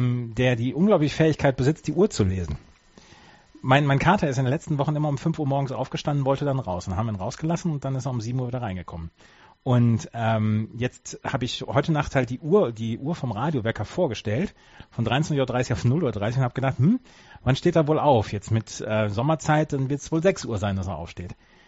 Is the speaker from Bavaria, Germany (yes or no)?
no; North Rhine-Westphalia, Germany; Also bei uns in Ostwestfalen sagt man Tucht.